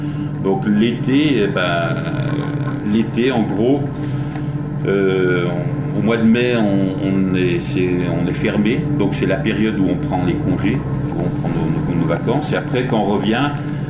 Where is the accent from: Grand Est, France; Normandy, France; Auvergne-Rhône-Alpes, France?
Auvergne-Rhône-Alpes, France; Aix-les-Bains; now in Chamonix, France; je suis originaire d'Aix-les-Bains, enfin de pas mal d'Aix-les-Bains. Et donc je suis venu à Chamonix pour faire grimper, et puis j'ai eu le coup de foudre pour cet endroit. Donc voilà, je me suis orienté pour vivre ici à Chamonix.